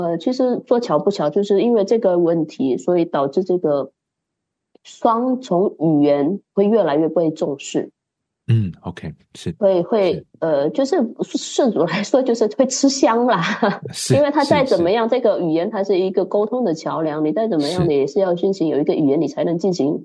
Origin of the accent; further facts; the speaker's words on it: Indonesia; 自己是印尼人，对华人这个身份啊，我从以前就一直感觉到有一点点小尴尬，因为在国内的话，他不承认我们是中国人，他会觉得你是印尼来的，你是印尼人。